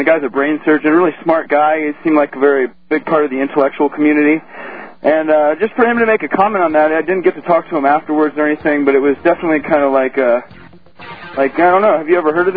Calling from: Boulder, Colorado, United States; Boulder, Colorado.

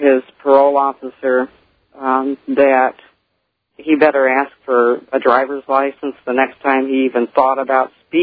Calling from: Beech Grove, Indiana, United States; I'm calling from Beech Grove, Indiana.

